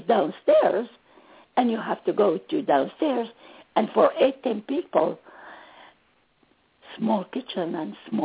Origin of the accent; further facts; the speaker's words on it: Baghdad, Baghdad Governorate, Iraq; born there; English is a second language; As you said, as you mentioned, I was born in Baghdad, Iraq.